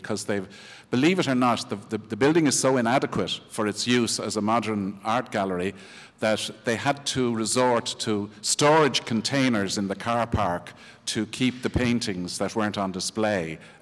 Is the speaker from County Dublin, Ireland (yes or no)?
yes; Dublin, County Dublin, Ireland; when I grew up in Dublin in the 1950s, it was absolutely unchanged from that city of 1904.